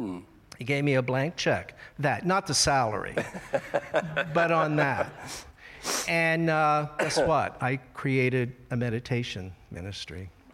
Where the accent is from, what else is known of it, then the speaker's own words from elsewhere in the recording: Washington, District of Columbia, United States; It actually goes back to when I was 11, and I was growing up in Washington, D.C., and we were members of National City Christian Church, which is a big cathedral church about 5 blocks from the White House